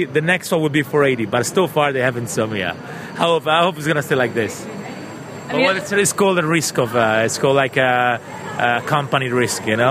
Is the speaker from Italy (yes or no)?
yes; Italy; English is a second language; now in Bern, Switzerland